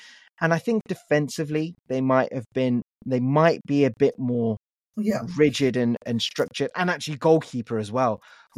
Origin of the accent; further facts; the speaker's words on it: Leicester, East Midlands, United Kingdom; We're from Leicester. We know how many Leicester City fans, friends that we have, they rate him highly.